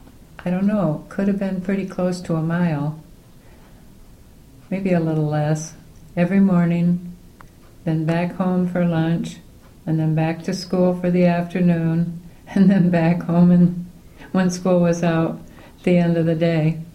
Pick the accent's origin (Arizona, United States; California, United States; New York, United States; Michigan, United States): Michigan, United States; Flint; born there; I was born in Flint, Michigan, at Hurley Hospital on March 22, 1933.